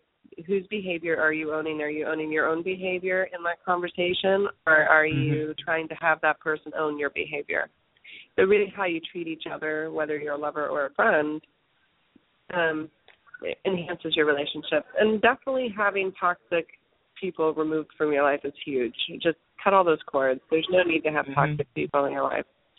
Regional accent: the South, United States; And I grew up in the South, and when you moved into a neighborhood

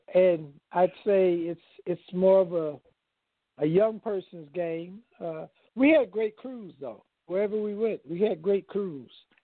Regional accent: Kansas City, Missouri, United States; moved away as an adult; But in 1978, I moved from Kansas City, Missouri, where I went to undergrad school and high school. My father was stationed there.

